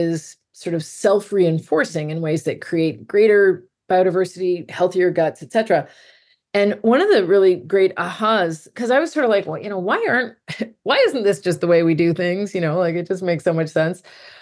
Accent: Toronto, Ontario, Canada; now in Montreal, Canada; I'm sitting here in Quebec. So I'm based in Montreal for now. As we were chatting, I'm moving to Northern Ontario soon, but I'm from Toronto. We grew up around the corner. I now live in Montreal, Quebec

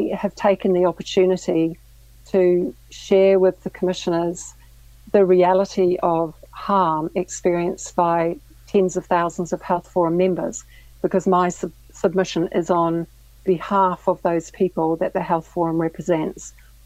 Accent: New Zealand; You know, I'm a citizen. I'm a New Zealander who somehow found myself in this position.

